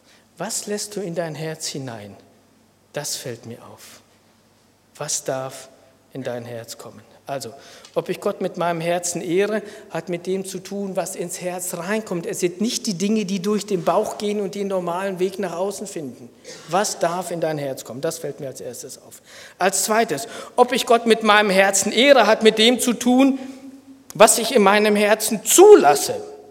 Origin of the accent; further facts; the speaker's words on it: Lower Saxony, Germany; Es ist auch toll als Jugendlicher in Niedersachsen, denn man macht auch viel auf dem Wasser.